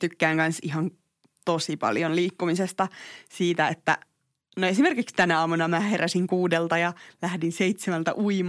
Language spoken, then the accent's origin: Finnish; Tampere, Pirkanmaa, Finland; Mä oon Tampereelta.